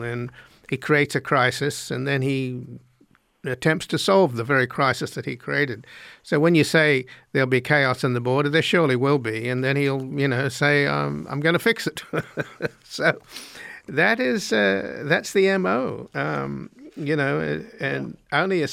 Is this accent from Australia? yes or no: yes; Australia; now in United States; I'm an immigrant from Australia, but I did it by the book and did it by the law.